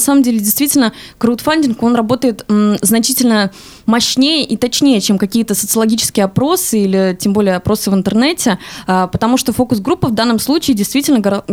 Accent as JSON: {"language": "Russian", "town": "Pskov", "region": "Pskov Oblast", "country": "Russia", "tie": "born or raised there", "said": "потому что я сама родилась и выросла в Пскове."}